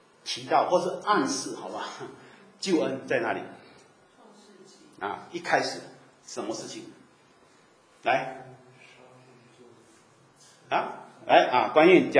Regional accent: China; 我们中国人吃蛇根就有根据了嘛，对不对？

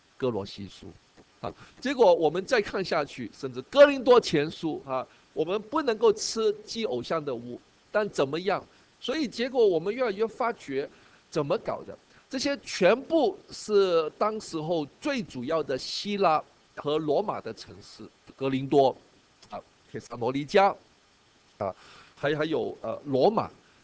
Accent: Hong Kong; 我们在香港长大，就是最大的特点就是没有文化的

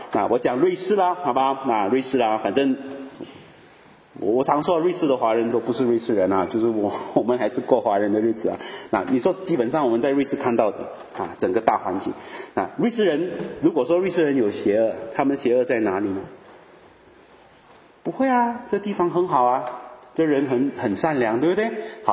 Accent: France; Chinese is a second language; 他觉得我们法国人比较穷

